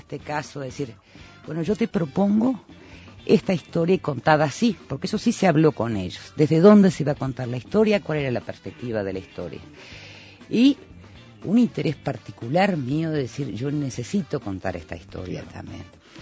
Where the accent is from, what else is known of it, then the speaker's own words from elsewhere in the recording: Uruguay; soy uruguaya que me crié acá en la dictadura